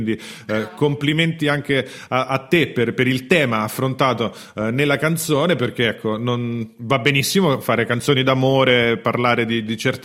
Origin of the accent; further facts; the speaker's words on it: Rome, Lazio, Italy; io poi sono di Roma e sono della Roma